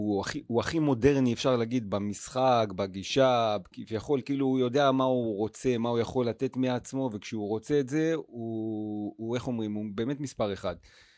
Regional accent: Jerusalem, Jerusalem District, Israel; שדרך אגב גדלתי בממילה, אז אימקה זה הבית בלי שום קשר

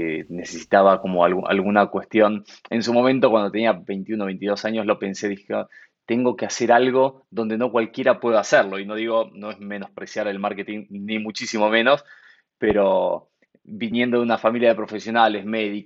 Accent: Buenos Aires, Argentina; argentino, nacido y criado en Buenos Aires. Tengo 44 años

